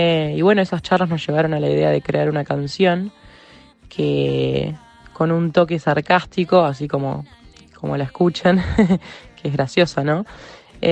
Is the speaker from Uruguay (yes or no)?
yes; Uruguay; moved away as an adult; now in Australia; Yo soy uruguaya y llegué a Australia en el 2019.